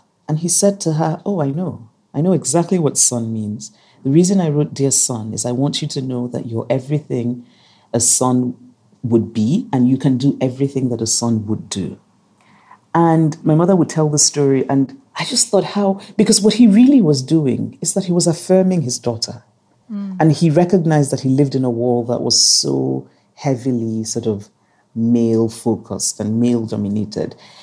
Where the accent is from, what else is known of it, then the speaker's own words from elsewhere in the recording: Anambra, Nigeria; She was on the basic education board of my home state, Anambra, and she loved her job.